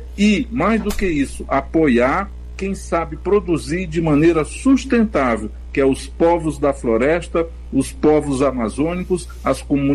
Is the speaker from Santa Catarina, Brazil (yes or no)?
no; Crateús, Ceará, Brazil; born there; Crateús, uma cidade muito importante do estado do Ceará, onde eu nasci